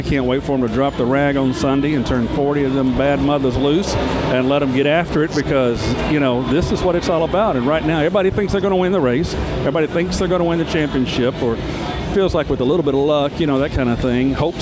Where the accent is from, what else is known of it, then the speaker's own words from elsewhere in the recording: Nashville, Tennessee, United States; I'm from Nashville, Tennessee, and I was the PR guy at Nashville Speedway back then